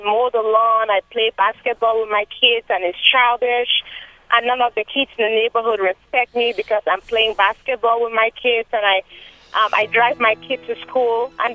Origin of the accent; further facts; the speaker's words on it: Cameroon; I'm originally from Africa, West Africa, Cameroon.